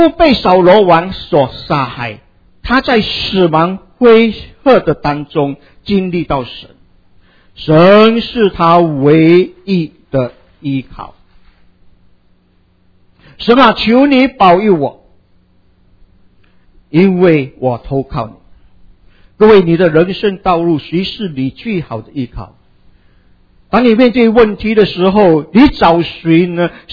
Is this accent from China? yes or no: no; Singapore; 我是出生在一个拜偶像的家庭里面，每一个月的初一十五，我的祖母在家中一定要祭祀他所祭拜的偶像。我在家中的时候，我的妈妈常常把我带到新加坡的市区里面